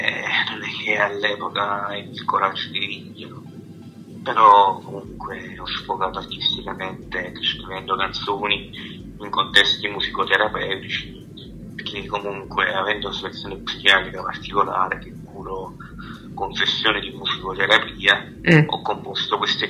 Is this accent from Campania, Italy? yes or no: yes; Campania, Italy; Sì, sono napoletano, vivo in provincia di Napoli.